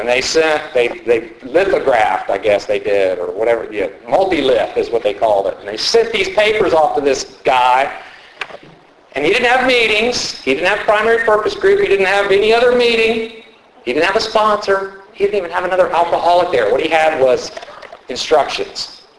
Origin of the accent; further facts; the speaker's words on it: Houston, Texas, United States; now in Austin, United States; That's how I ended up in Austin, Texas. I'm originally from Houston.